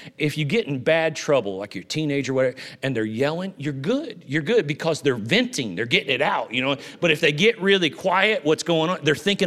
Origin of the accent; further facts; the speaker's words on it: Illinois, United States; now in Los Angeles, United States; I grew up in Southern Illinois there where we all thought we were rednecks and hunters and fishermen and that kind of thing.